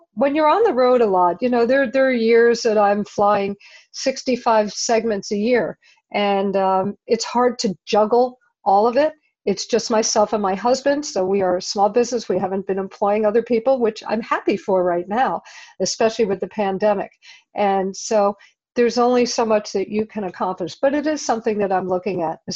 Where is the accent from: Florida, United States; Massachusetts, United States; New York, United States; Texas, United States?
New York, United States; I grew up 15 miles outside of New York, and I was a pretty crazy person.